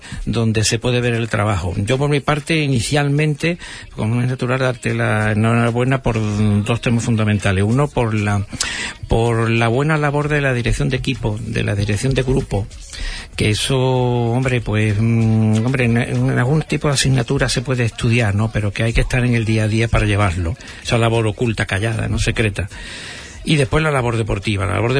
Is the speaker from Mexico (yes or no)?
no; Cádiz, Andalusia, Spain; now in Huelva, Spain; yo que me he tirado muchísimos años en Cádiz, porque soy de Cádiz y he venido hace unos años para acá a Huelva